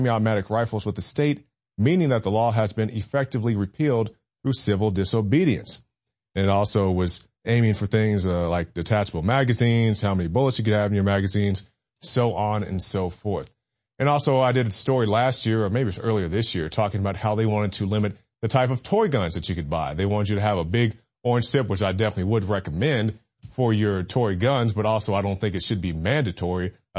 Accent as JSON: {"language": "English", "region": "Oklahoma", "country": "United States", "said": "such as in my home state of Oklahoma"}